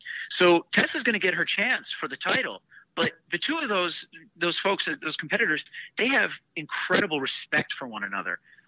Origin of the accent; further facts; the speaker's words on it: Philadelphia, Pennsylvania, United States; now in Los Angeles, United States; Little known fact, I'm from Philadelphia, and I take in a lot of the culture that's happening there, even though I live in Los Angeles.